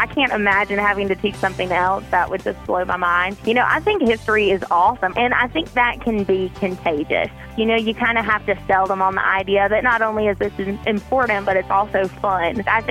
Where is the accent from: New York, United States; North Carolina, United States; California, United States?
North Carolina, United States; Southern Pines; I grew up in Southern Pines. I get that question a lot. I have an accent.